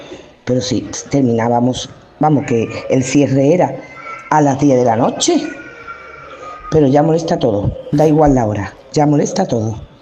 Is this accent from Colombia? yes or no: no; Huelva, Andalusia, Spain; Hola, buenos días … de Huelva. A ver, mi barrio es el Higueral, más conocido por Fuente Piña